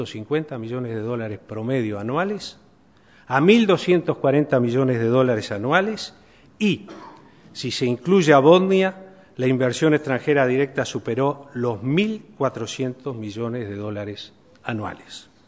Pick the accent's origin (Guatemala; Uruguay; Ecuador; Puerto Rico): Uruguay; como presidente de la República y como ciudadano uruguayo